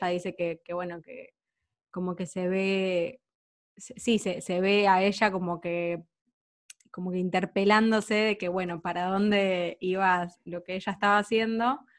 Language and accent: Spanish; Argentina; el primer, digamos, cine que yo, siendo argentina, que yo consumo de chiquita, es el que viene de Estados Unidos.